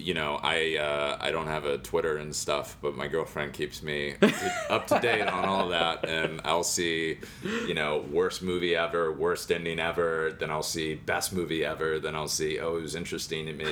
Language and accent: English; Texas, United States; I grew up in Texas where it's like, get us out of the heat in the AC.